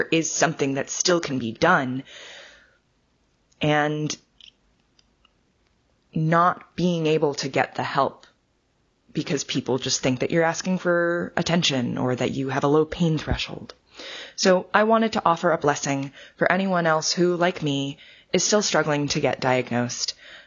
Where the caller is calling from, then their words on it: Chicago, Illinois, United States; I'm from Chicago.